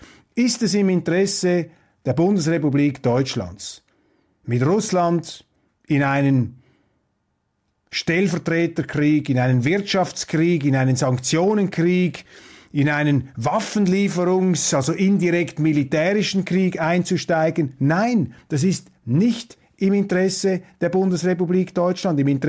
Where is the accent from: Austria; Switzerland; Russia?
Switzerland; was mich als Schweizer und … im Speziellen außerordentlich gefreut hat.